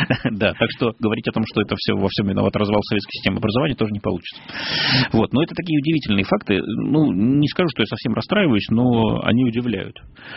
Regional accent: Kerch, Crimea, Ukraine; also born or lived in Tver; Я родился действительно в Твери, но меня сразу перевезли в Крым, потому что у меня оба родителя из Твери, но они уже в Крыму к этому моменту обосновались, в Керчи

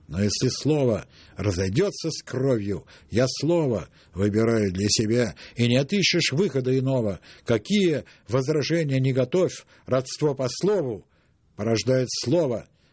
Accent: Saint Petersburg, Russia; Дело в том, что я, так сказать, из Питера, в общем, так, да?

